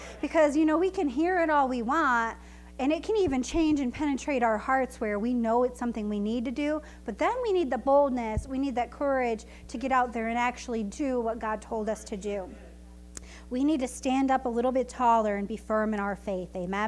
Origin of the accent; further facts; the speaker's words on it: Jamestown, United States; I grew up in Jamestown and I went to Jamestown High School